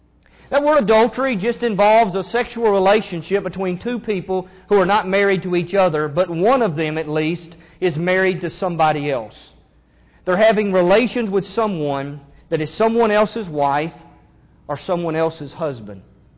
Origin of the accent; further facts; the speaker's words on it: Elizabethtown, Kentucky, United States; You know, I grew up in Elizabethtown, Kentucky, just down the road from Fort Knox.